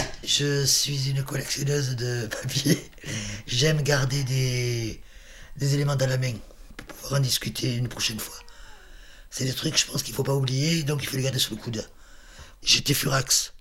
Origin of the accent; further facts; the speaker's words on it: Marseille, Provence-Alpes-Côte d'Azur, France; j'habitais ici, j'étais marseillaise, donc j'étais de l'intérieur, j'étais de la France de l'intérieur.